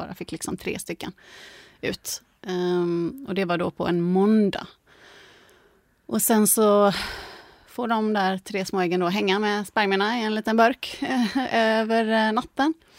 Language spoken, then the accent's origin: Swedish; Gothenburg, Västra Götaland County, Sweden; now in Stockholm, Sweden; jag är från Göteborg egentligen